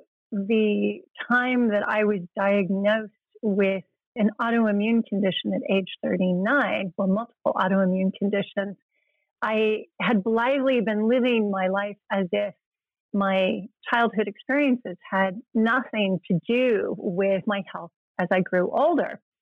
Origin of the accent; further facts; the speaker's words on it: California, United States; I grew up in California and an only child.